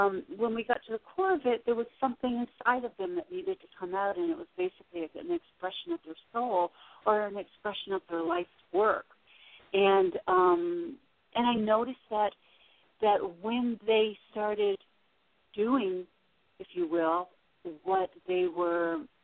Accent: Nova Scotia, Canada; also born or lived in Florida, United States / Arizona, United States; now in United States; I'm originally from Nova Scotia, Canada, and I lived in Florida also for 14 years

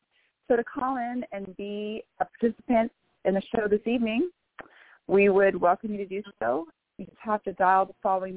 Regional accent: Bellevue, Washington, United States; I'm from Bellevue, Washington.

